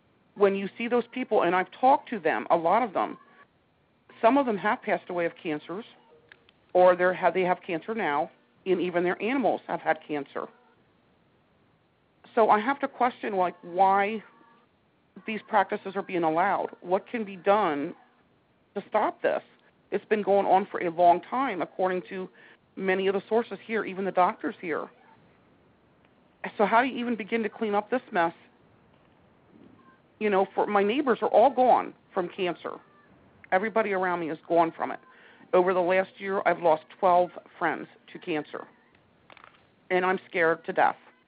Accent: Pennsylvania, United States; moved away as an adult; now in Morristown, United States; I'm originally from Lancaster County, Pennsylvania, and I've lived here since 1992 here in Morristown area.

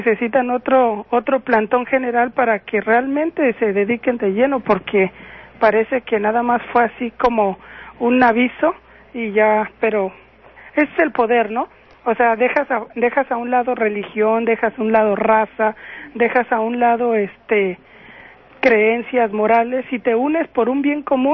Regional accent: Mexico City, Mexico; Yo soy de la Ciudad de México.

